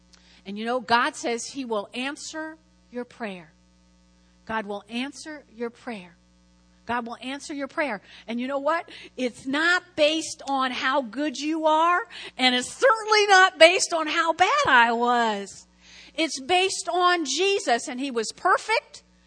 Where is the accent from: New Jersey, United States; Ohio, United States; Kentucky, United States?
New Jersey, United States; accent: Jersey; It's not my Jersey accent.